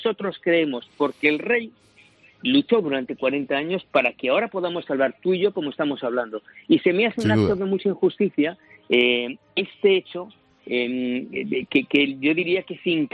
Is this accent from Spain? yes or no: yes; Spain; aquí en España, yo soy español, yo soy hispano-mexicano